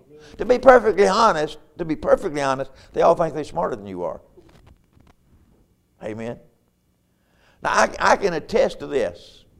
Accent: Marion, North Carolina, United States; I'm from Marion, North Carolina.

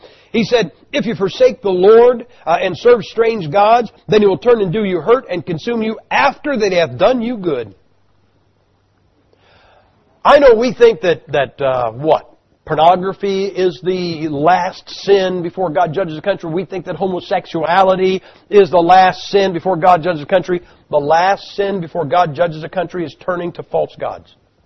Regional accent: Ohio, United States; the single most beautiful sunset I ever saw was in my home state of Ohio.

